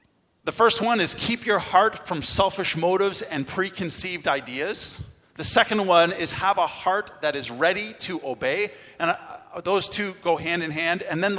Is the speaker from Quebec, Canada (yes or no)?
no; Markdale, Ontario, Canada; And I grew up in Markdale.